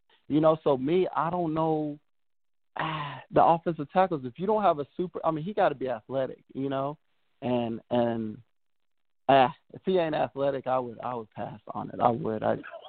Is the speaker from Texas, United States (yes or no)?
yes; Arlington, Texas, United States; I grew up in Arlington, so I grew up in Texas. So, you know, everybody loved the Dallas Cowboys.